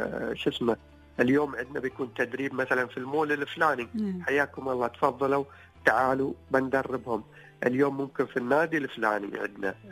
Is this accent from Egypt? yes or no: no; United Arab Emirates; عندنا في الإمارات